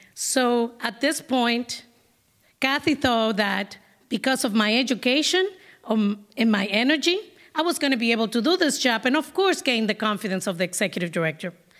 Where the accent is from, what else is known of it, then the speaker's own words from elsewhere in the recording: Dominican Republic; English is a second language; now in Boston, United States; I come to Boston from Dominican Republic with one suitcase. My suitcase was full of books and many dreams.